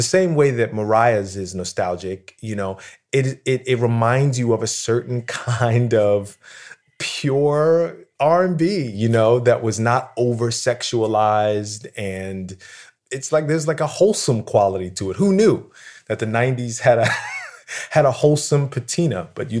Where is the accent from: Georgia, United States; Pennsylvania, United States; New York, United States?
Pennsylvania, United States; Philadelphia; I grew up in Philadelphia at the time where, you know, in Philly, you couldn't get bigger than